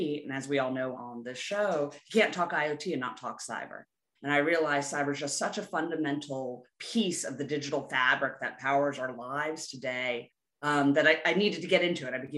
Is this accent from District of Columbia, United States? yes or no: yes; Washington, District of Columbia, United States; I grew up in Washington, D.C.